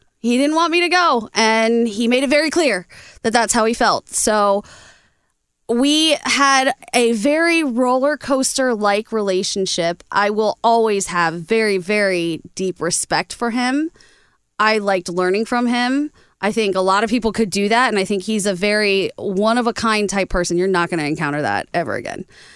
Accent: Boston, Massachusetts, United States; also born or lived in Ohio; I was a kid when I was in Ohio. I grew up in Boston because I had to.

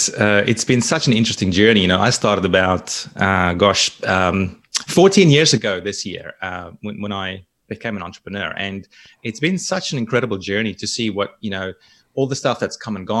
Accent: Free State, South Africa; moved away; also born or lived in New Zealand; And where I grew up in the Free State in South Africa, it was nice and warm too.

